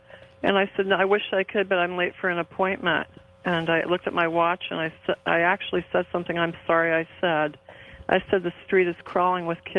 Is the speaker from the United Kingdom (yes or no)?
no; Florida, United States; from Southeast Florida.